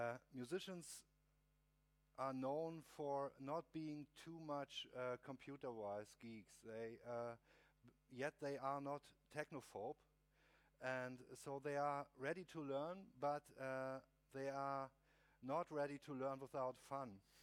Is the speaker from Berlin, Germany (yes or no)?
yes; Berlin, Germany; I'm from Berlin, and I intend to build an Linux audio workstation that will work out of the box because I build it.